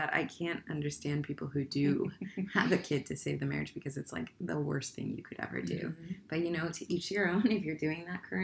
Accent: United States; now in London, United Kingdom; Oh, I'm American, if you couldn't tell. Not Canadian.

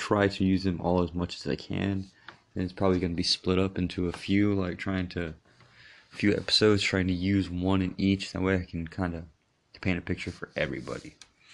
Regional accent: Bible Belt, United States; And yeah, I grew up in the Bible Belt of America, so I grew up really Christian

